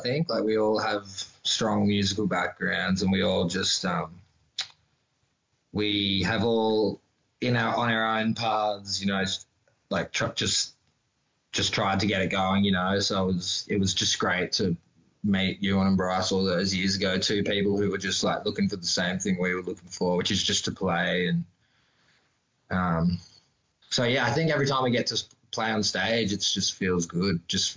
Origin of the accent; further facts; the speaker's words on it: Foster, New South Wales, Australia; now in Brisbane, Australia; we're actually not even from Queensland at all. We're from New South Wales, a little town called Foster.